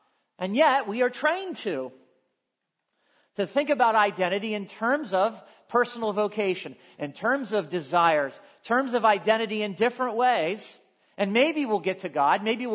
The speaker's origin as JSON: {"language": "English", "region": "Ohio", "country": "United States", "said": "I'm male. I'm white. I'm American. I'm from Ohio."}